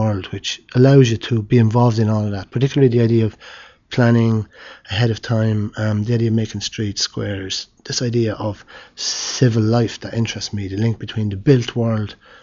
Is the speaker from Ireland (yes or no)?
yes; Portlaoise, Leinster, Ireland; I grew up in Port Leash, which was a kind of a garrison town. It's a tough old place, but it had a very strong structure, a big square at one end, a small square at the other.